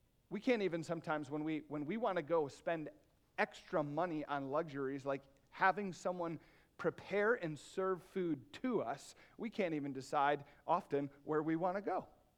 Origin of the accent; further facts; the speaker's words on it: Michigan, United States; I'm from Michigan. I understand rust pretty well.